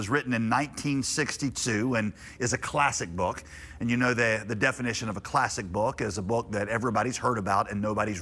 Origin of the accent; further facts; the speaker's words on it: West Virginia, United States; born there; also born or lived in Yadkinville, North Carolina; I was born in West Virginia and lived for a while in Yadkinville, North Carolina.